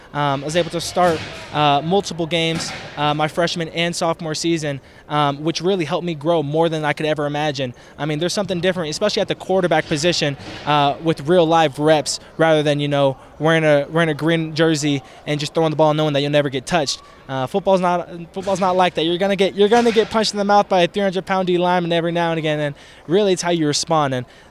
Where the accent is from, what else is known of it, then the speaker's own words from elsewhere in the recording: Arizona, United States; I'm from Arizona, so it's a super quick flight.